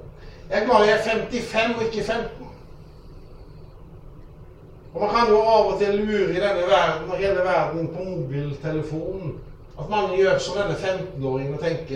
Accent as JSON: {"language": "Norwegian", "town": "Haugesund", "region": "Rogaland", "country": "Norway", "tie": "born or raised there", "said": "jeg vokste opp i Haugesund. Jeg liker ikke å si 70-80-tallet. Så jeg pleier å si at jeg vokste opp i Haugesund på 80-tallet."}